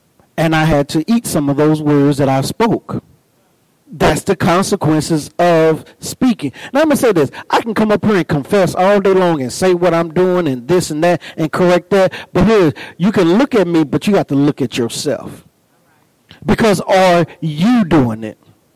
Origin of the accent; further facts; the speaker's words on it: East St. Louis, Illinois, United States; Yeah, I came from East St. Louis, 825 North 70th Street, right down the road here.